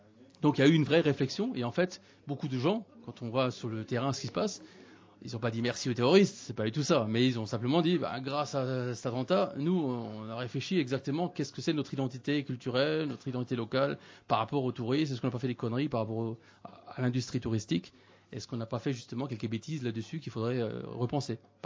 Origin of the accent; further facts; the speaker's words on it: Grand Est, France; je suis alsacien, d'accord, donc j'habite à Strasbourg. Hein. Et j'habite 6 mois par an à Bali, d'accord, qui est une île en Indonésie